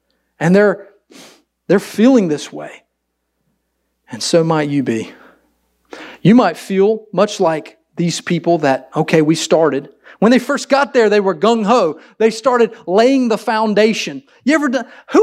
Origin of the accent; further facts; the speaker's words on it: Wilson, North Carolina, United States; "Hey, I grew up in Wilson," nobody knows what that is. I have to tell them I'm an hour east of Raleigh.